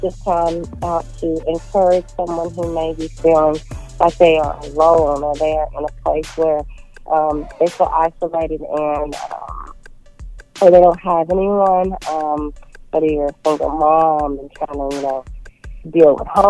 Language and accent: English; Lexington, Tennessee, United States; I'm originally from Lexington, Tennessee. It's a very small town between Jackson, Tennessee and Nashville. And so I grew up in Lexington, very, very small town.